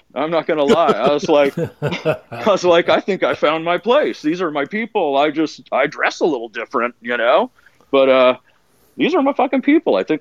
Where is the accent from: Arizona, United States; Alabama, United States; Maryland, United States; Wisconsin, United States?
Arizona, United States; Scottsdale; from Scottsdale